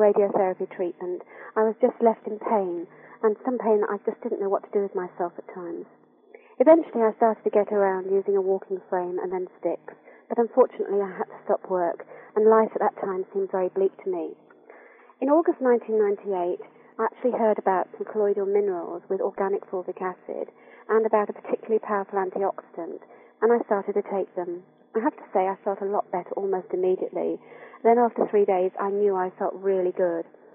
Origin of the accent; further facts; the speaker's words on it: Reading, South East England, United Kingdom; and I come from Reading in Berkshire.